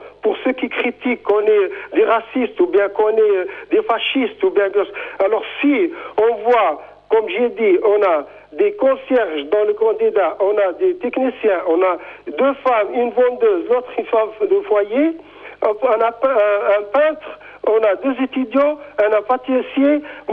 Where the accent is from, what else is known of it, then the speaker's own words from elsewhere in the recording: Switzerland; je suis tunisien, je suis suisse d'origine tunisienne